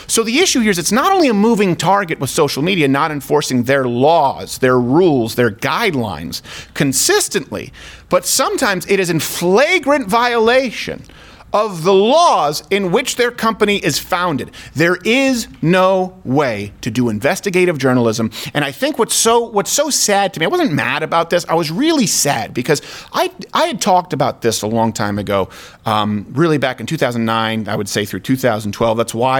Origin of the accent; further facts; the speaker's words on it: Canada; I grew up in Canada